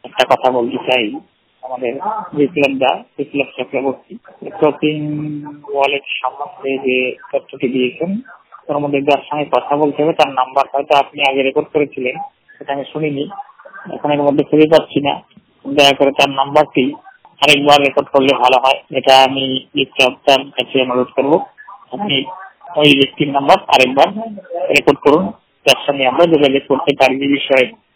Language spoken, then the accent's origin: Bangla; Cooch Behar, West Bengal, India; আমি পশ্চিমবঙ্গের কুচবিহার জেলা থেকে